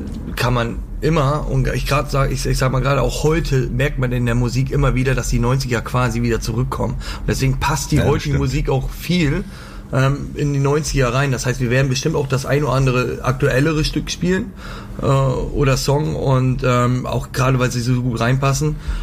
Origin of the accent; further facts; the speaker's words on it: Northern Germany, Germany; Ja, also ich komme oben aus dem Norden. Vielleicht hört man das auch ein bisschen.